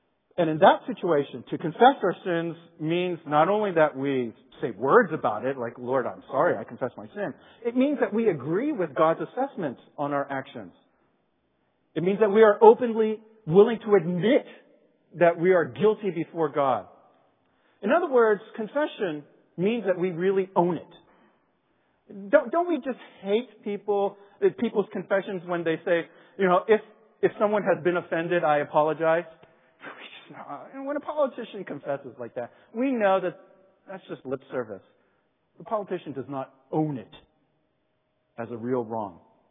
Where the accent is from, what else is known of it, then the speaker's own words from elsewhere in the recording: United States; born there; I was born here in the States and hadn't really had an occasion ever to go back to Korea.